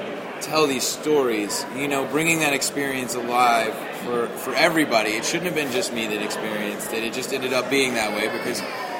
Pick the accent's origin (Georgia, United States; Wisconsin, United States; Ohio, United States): Georgia, United States; Atlanta; I mean, I'm from Atlanta. My grandfather went to Georgia Tech.